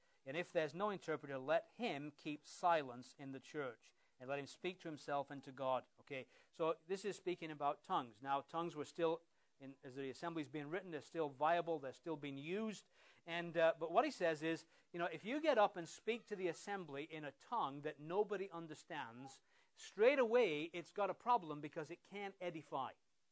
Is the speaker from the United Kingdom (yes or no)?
yes; England, United Kingdom; It's beyond my imagination as an Englishman how anybody could get excited about that.